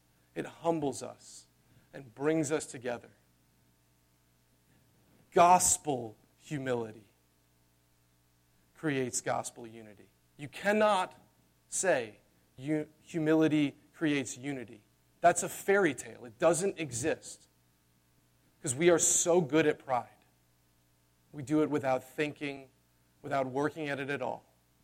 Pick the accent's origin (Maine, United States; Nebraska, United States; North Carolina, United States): North Carolina, United States; Chapel Hill; Okay, I grew up in Chapel Hill